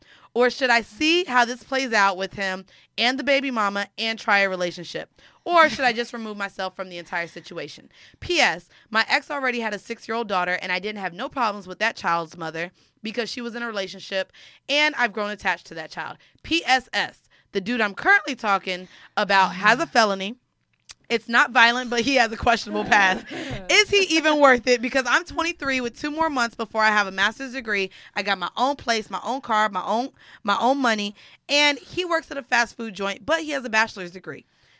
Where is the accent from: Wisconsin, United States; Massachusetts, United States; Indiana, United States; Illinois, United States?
Illinois, United States; Chicago; He's from Detroit and I'm from Chicago.